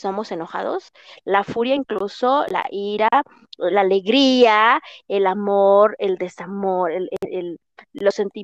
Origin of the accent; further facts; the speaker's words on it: Mexico; a veces yo digo palabras muy mexicanas porque soy de México.